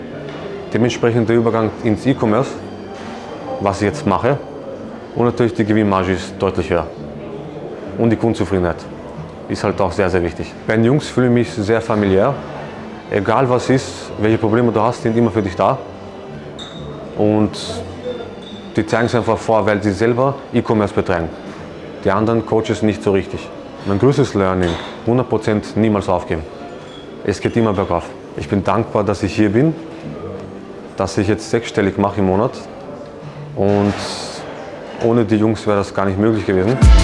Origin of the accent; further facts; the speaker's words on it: Austria; Ich komme aus Österreich